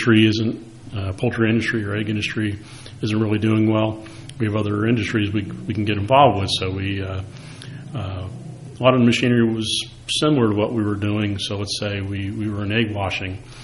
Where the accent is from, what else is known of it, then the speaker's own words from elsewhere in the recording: New Jersey, United States; and I lived here all my life. I grew up where our family business is, and it was a farmhouse